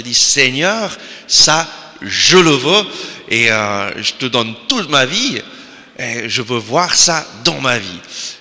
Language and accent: French; Switzerland; je viens de Suisse, d'une famille catholique.